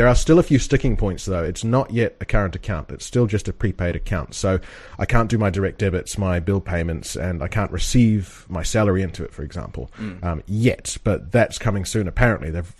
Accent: New Zealand; we're both from New Zealand

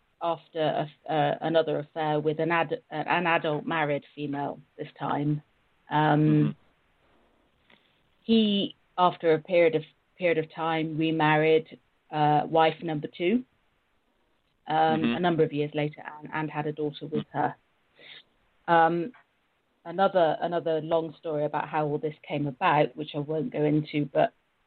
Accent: England, United Kingdom; I am a 47-year-old divorced and single female. I come from England.

